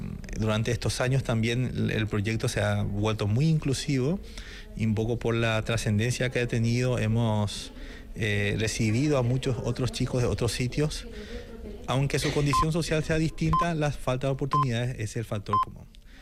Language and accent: Spanish; Carapeguá, Paraguarí, Paraguay; esta experiencia que he desarrollado en mi pueblo, 83 kilómetros al sur de Asunción, que es mi pueblo se llama Carapeguá